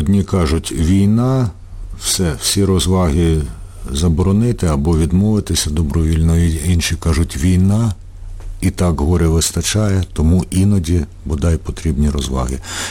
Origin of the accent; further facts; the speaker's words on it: Kyiv, Ukraine; а ми з Олександром як кияни